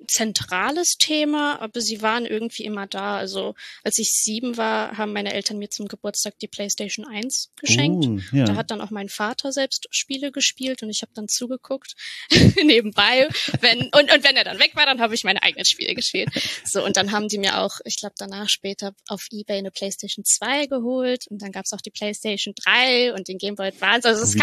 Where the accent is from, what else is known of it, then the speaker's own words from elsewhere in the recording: Bremen, Germany; now in Berlin, Germany; Also aufgewachsen bin ich in Bremen.